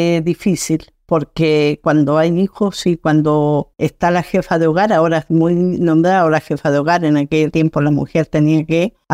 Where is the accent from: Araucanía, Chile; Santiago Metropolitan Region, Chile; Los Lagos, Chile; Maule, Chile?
Los Lagos, Chile; Fresia; Mi hija mayor quedó con sus abuelos en Fresia, porque yo soy de allá, de Fresia.